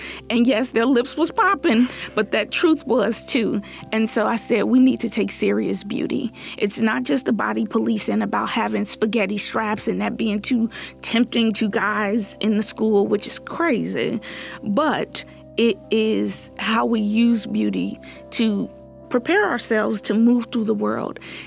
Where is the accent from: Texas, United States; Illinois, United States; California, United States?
Illinois, United States; Chicago; Growing up in Chicago, and specifically in the inner city of Chicago, in neighborhoods that people were afraid